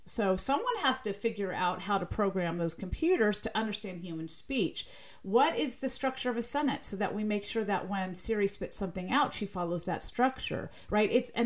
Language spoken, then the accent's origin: English; the South, United States; accent: slight Southern accent